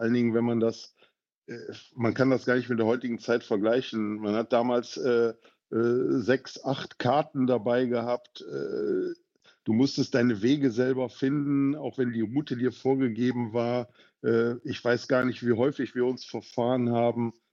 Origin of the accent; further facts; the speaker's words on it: North Rhine-Westphalia, Germany; ich komme ja ursprünglich aus dem Rheinland, aus der Düsseldorfer Region.